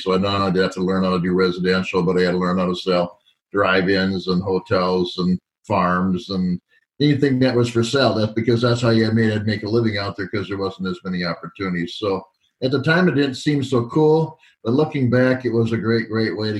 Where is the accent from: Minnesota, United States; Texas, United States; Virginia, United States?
Minnesota, United States; Lakeville; I'm from the Lakeville, Minnesota area.